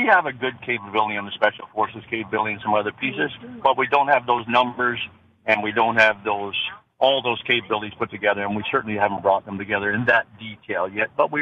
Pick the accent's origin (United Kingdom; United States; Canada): Canada; Very, very close to home as a Canadian commander in Afghanistan with rules of engagement.